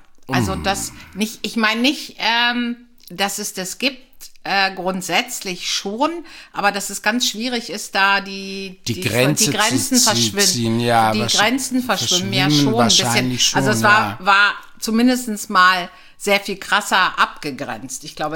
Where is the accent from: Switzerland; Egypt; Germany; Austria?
Germany; Berlin; Also komme ich keineswegs aus dem Bürgertum, wenn ich das jetzt mal so sagen darf. Zumindest als ich aufgewachsen bin. Meine Eltern sind nach Berlin gekommen, 61